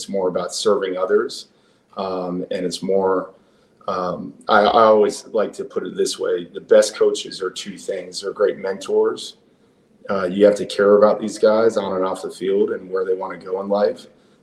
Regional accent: Arizona, United States; So I'm from Arizona, and I played high school football

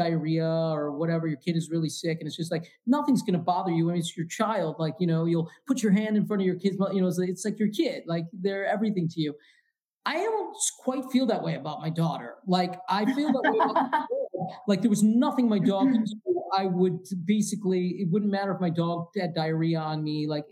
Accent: Michigan, United States; I'm a Twizzler person. I'm from Michigan.

